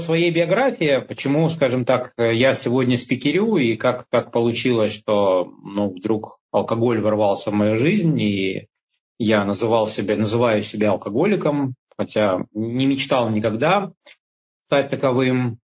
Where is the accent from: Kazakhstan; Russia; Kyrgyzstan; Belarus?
Belarus; Minsk; now in Odesa, Ukraine; я сам из Минска, вынужден был после определенных событий в Беларуси выехать в Украину. Вот, в Одессе уже больше 3 лет.